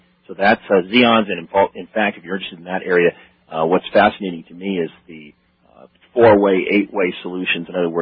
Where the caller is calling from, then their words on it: Portland, Oregon, United States; Here, I'm calling you from Portland, Oregon, or just